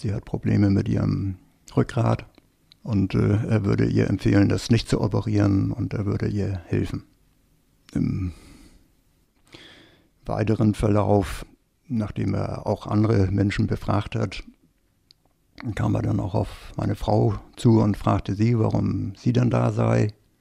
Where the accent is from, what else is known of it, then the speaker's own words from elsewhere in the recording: Germany; fragte mich, woher kommst du? Da ich natürlich keine Ahnung hatte, antwortete ich mit aus Deutschland.